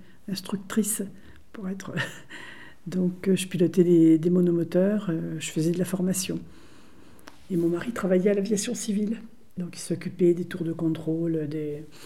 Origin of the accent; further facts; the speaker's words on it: Nevers, Bourgogne-Franche-Comté, France; Alors moi, je suis originaire de Nevers